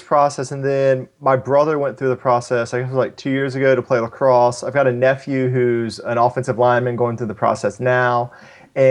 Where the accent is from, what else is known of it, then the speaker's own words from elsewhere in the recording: Charlotte, North Carolina, United States; I'm from Charlotte, North Carolina.